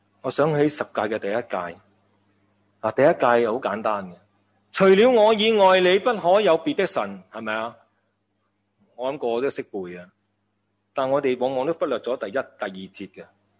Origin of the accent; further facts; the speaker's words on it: Hong Kong; 我哋香港人好实际